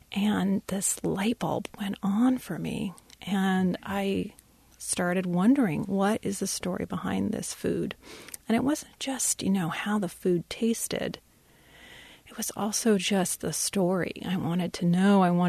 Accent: California, United States; even though I grew up in the Bay Area

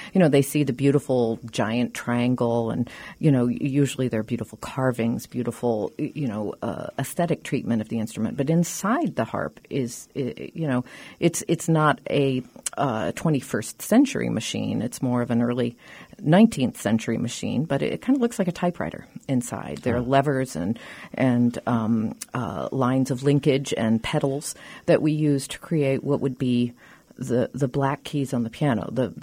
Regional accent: Norman, Oklahoma, United States; because I grew up in Norman, Oklahoma, which is sort of incongruous.

